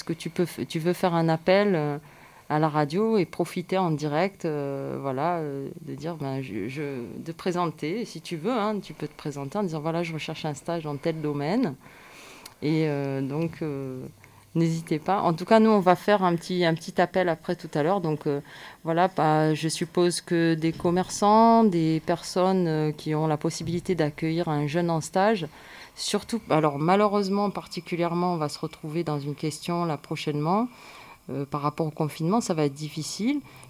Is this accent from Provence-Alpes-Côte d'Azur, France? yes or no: yes; Marseille, Provence-Alpes-Côte d'Azur, France; Oui, j'ai toujours habité à Marseille. Je suis née à Marseille. J'ai habité environ 2 ans à Aix-en-Provence pour mes études, mais je revenais tout le temps à Marseille. Ouais, je travaillais à Marseille.